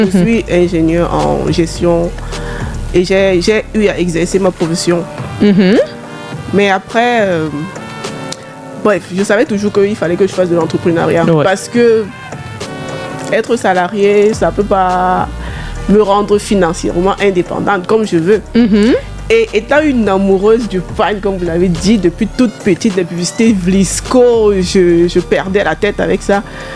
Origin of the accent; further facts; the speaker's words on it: Bafang, West, Cameroon; puisque je suis de Bafang, dans ma langue nationale... maternelle